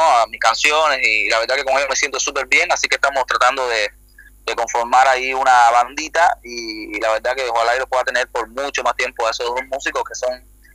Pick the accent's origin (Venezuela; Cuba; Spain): Cuba; Santa Clara, Villa Clara; now in Argentina; para otros cantautores cubanos de Santa Clara, de donde soy yo.